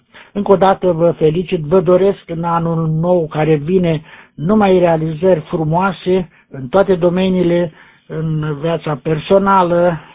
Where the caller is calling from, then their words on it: Piatra Neamț, Neamț County, Romania; de la Piatra Neamț